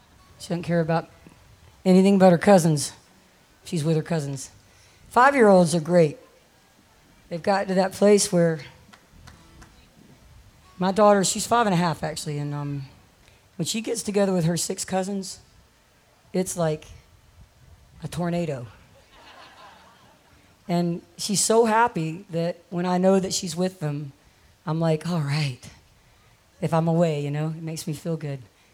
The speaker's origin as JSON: {"language": "English", "region": "Georgia", "country": "United States", "tie": "born or raised there", "said": "This one's just about my life growing up in Georgia and all the things I had to learn."}